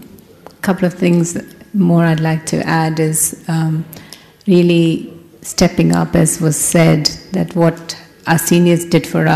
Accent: London, United Kingdom; I'm from London.

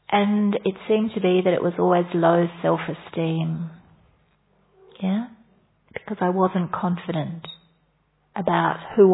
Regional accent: Australia; from Australia, and I live in the Blue Mountains Retreat Center.

